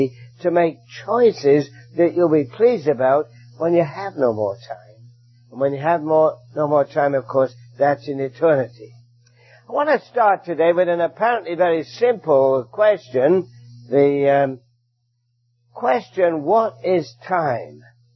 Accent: England, United Kingdom; now in Hamilton, Canada; We came from England, grew up in an assembly like this in England, and came to Canada

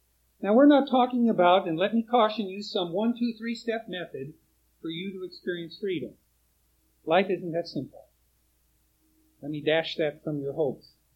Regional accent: Oregon, United States; Now, I'm from Oregon. We go down to the Oregon coast, and kite flying is a big deal because the wind always blows.

